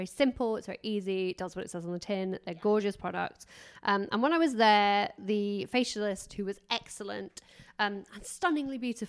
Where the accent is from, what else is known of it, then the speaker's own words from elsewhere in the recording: England, United Kingdom; not from LA, obviously. I was like, oh no, I'm English.